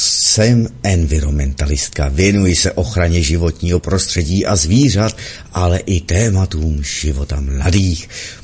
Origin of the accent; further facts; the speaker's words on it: Slovakia; Jsem ze Slovenska, chci ze Slovenska zelenější, zdravější a spokojenější zemi